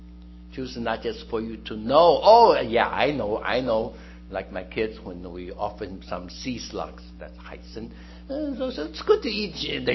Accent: Australia; I came from Australia.

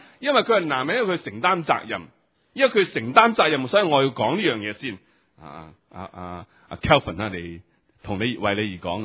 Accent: Hong Kong; 我發覺我哋香港人好識講嘢，好識講嘢

